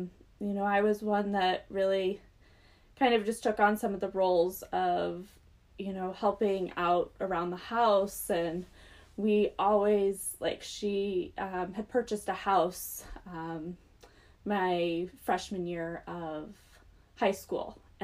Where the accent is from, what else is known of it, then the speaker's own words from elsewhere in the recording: Idaho Falls, Idaho, United States; And so I'm actually originally from Idaho Falls, Idaho.